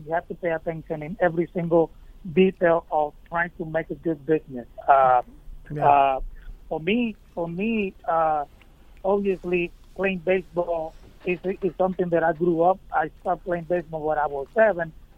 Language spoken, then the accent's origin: English; Vega Baja, Puerto Rico; the farm that we own is in my hometown, Vega Baja. Literally, it's like I say probably 5 minutes from where I grew up.